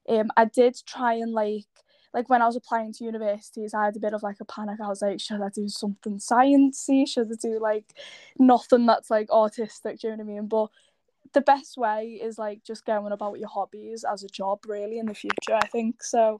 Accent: Liverpool, North West England, United Kingdom; I'm a musician from Liverpool.

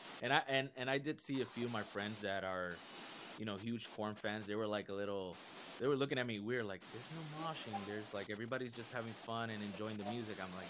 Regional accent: Puerto Rico; I grew up in Puerto Rico as well. And everything was dance, you know, music, tropical music.

